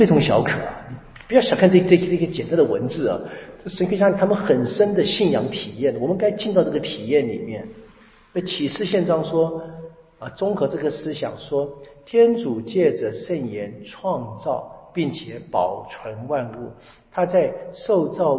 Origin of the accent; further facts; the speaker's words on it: China; 我们中国就有这个身体发肤受之父母